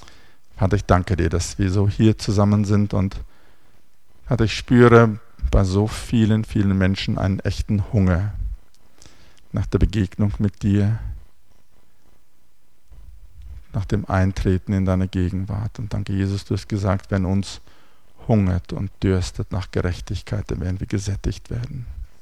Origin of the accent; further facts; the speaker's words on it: South Africa; ich bin ein Exilpreuße, ich kann es auch nicht ändern, ich bin in Südafrika aufgewachsen und alle meine Genen kommen aus der Lüneburger Heide und Berlin, also die Hälfte von dort und die Hälfte von dort.